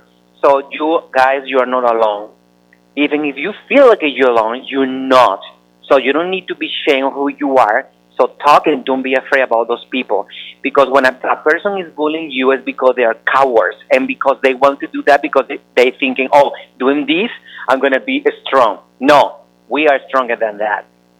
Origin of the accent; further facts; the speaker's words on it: Venezuela; English is a second language; Listen, I grew up in Venezuela, and all my neighbors, they were all kids